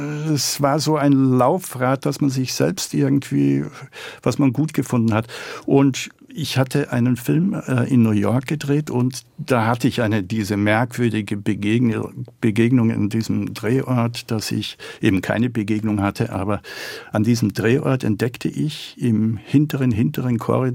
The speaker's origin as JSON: {"language": "German", "region": "Salzburg", "country": "Austria", "tie": "born or raised there", "said": "bin ich ein Flüchtlingskind und ich bin die ersten 13 Jahre in den Baracken aufgewachsen in Salzburg"}